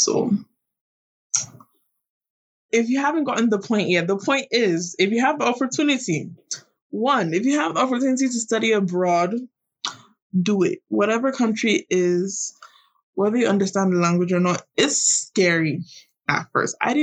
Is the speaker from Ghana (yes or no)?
yes; Ghana; And honestly, growing up in Ghana, I think I really had that mentality of like, life is for the enjoying.